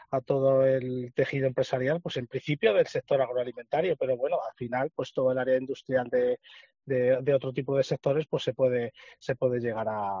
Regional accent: Segovia, Castile and León, Spain; pues que yo soy de Segovia, y creo que en Segovia pues hay empresas suficientes

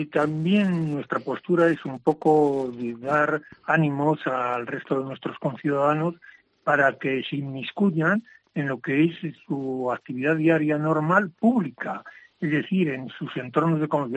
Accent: Castile and León, Spain; Nosotros somos regionalistas leoneses, pero somos ciudadanos españoles

